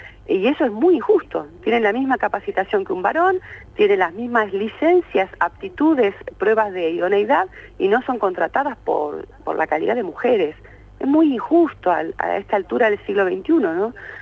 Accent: Neuquén, Argentina; Yo soy la única de Neuquén Capital

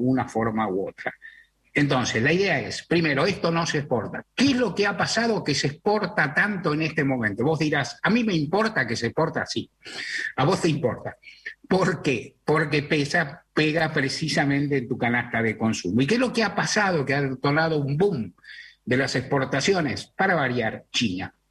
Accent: Argentina

